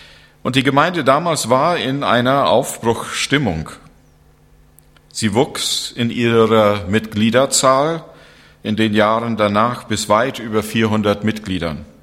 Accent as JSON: {"language": "German", "country": "Canada", "tie": "born or raised there", "said": "in meinem Heimatland und in meiner Heimatstadt und auch mit meinen Geschwistern viel Zeit zu verbringen"}